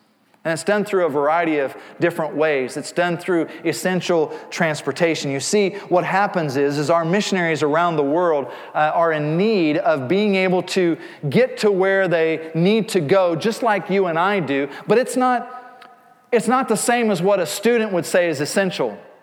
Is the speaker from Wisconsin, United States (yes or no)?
no; Indiana, United States; now in Kansas, United States; I'm originally from Indiana, but now being in Kansas, you know, almost 25 years, my kids have been born and raised here. I'm Kansan.